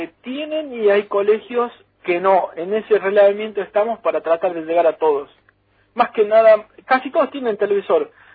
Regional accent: Argentina; Como somos los argentinos para ese tipo de partidos.

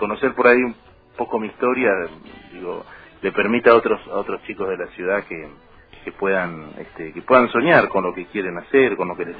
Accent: Río Grande, Tierra del Fuego, Argentina; me trajeron a vivir a los 3 meses, si no me equivoco, así que... digamos, crecido y por una circunstancia prácticamente del destino nací en otro lugar, pero soy fueguino y soy riograndense sobre todo

